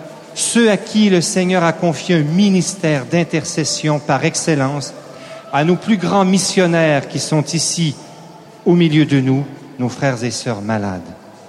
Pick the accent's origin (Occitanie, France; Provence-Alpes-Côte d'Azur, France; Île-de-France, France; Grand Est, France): Occitanie, France; Toulouse; Je suis de Toulouse, alors je me mêle les pinceaux, bien sûr.